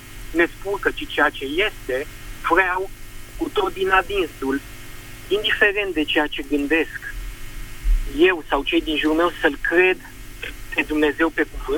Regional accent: Bucharest, Romania; și vă sunt din București.

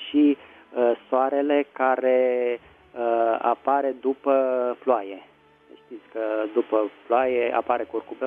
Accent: Bucharest, Romania; din București.

